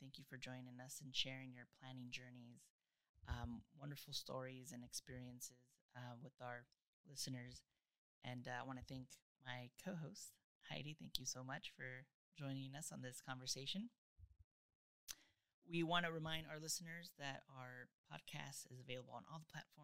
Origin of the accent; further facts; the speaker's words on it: Los Angeles, California, United States; I grew up in Northeast LA, so I'm going to suggest our listeners come visit my neighborhood town of Highland Park